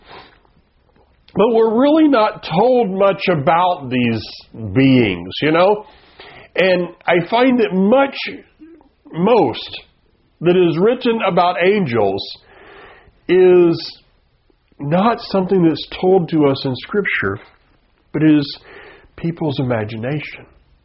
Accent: the South, United States; I personally, growing up in the South, being a part of the riots, I mean, I was there in the 70s.

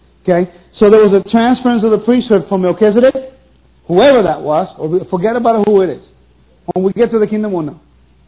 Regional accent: Puerto Rico; born there; See, I'm a U.S. citizen, but I was born in Puerto Rico.

